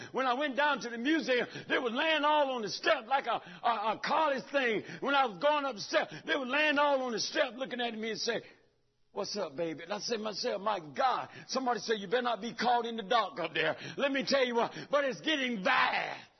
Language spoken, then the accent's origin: English; the South, United States; Ma'am, I'm from the South, give me some more of that rice.